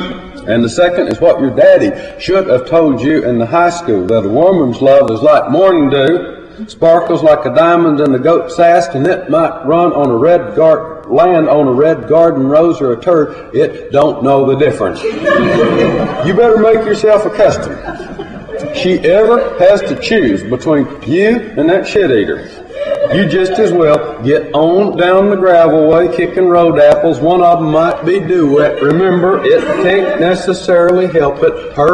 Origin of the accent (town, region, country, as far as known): the South, United States; born or raised there